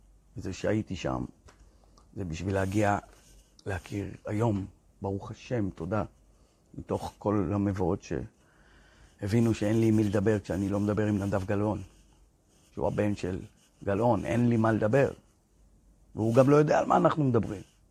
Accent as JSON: {"language": "Hebrew", "town": "Bat Yam", "region": "Tel Aviv District", "country": "Israel", "tie": "born or raised there", "said": "רות בבת ים, עיר הולדתי."}